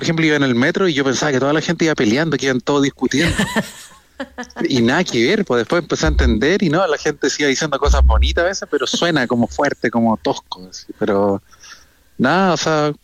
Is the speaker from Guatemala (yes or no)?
no; Viña del Mar, Valparaíso, Chile; moved away as an adult; now in Germany; Sí, de toda la vida. O sea, nací en Valparaíso, en el Hospital Naval, pero viví toda la vida en Viña del Mar.